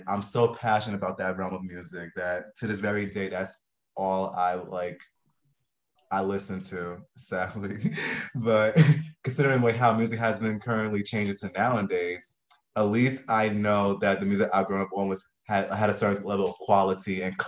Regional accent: New York, United States; And growing up in New York, we had some of the greatest musical talents from hip hop, R&B, pop, all genres.

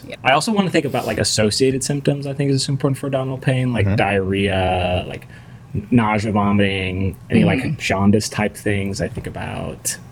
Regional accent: California, United States; also from Southern California, also an M3.

